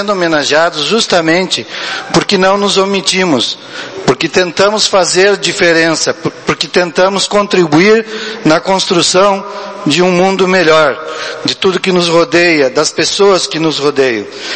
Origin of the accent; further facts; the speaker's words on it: Ijuí, Rio Grande do Sul, Brazil; also born or lived in Augusto Pestana; Então, sempre quando saio daqui, que me perguntam onde é a minha terra é Ijuí. Apesar de ter vivido um bom tempo em Augusto Pestana